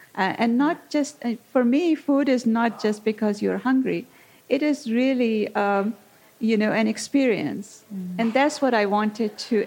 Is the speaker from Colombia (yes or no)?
no; Pakistan; now in United States; growing up in Pakistan.